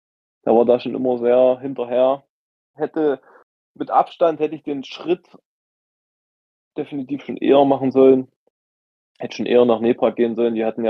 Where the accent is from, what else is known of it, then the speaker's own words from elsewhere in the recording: Zingst, Saxony-Anhalt, Germany; das war so ein bisschen ein Dorf in der Nähe von meinem Heimatort Zingst. Jetzt wird jeder lachen und denkt an der Ostsee, aber nee, tatsächlich neben Nebra. Und das war so Saalekreis